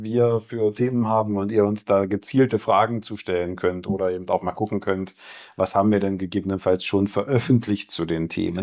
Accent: Bavaria, Germany; ich komme ja aus Bayern, ne?

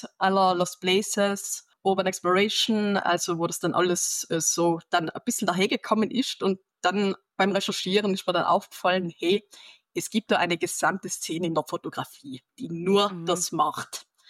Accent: Austria; man hört es wahrscheinlich, ich komme aus Österreich.

